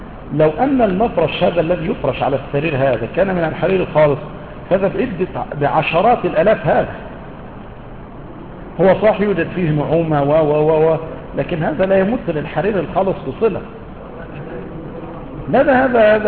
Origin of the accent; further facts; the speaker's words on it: Egypt; وما يسمى عندنا في مصر بهذا الثوب حرير